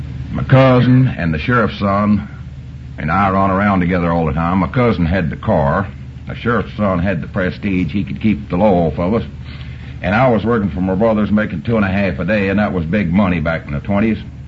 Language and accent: English; Abernathy, Texas, United States; I was raised out here in West Texas in a little town called Abernathy. 11 children.